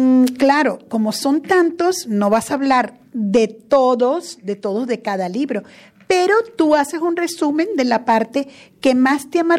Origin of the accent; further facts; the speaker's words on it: Venezuela; moved away; Me vine de Venezuela para acá y me ha quedado esa cosita de no haber ido a Aruba ni a Curazao